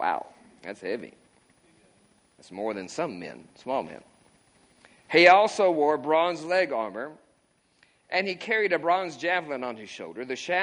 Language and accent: English; Kentucky, United States; I'm from Kentucky. Some of these words just really are hard to say.